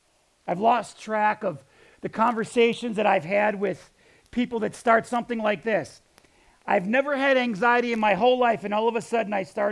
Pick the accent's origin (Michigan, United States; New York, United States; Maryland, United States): New York, United States; I grew up in Western New York in really a loving family.